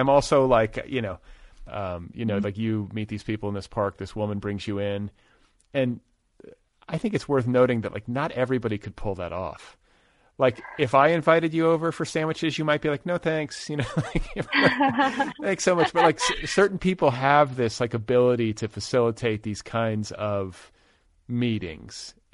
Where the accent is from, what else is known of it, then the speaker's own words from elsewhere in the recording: Midwest, United States; It was like I grew up in the Midwest. And so, like, that was, like, culture to me.